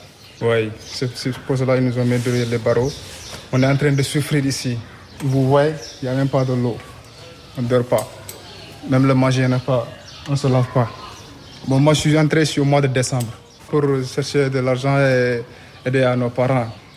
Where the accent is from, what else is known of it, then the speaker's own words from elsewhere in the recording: Senegal; Je suis sénégalais.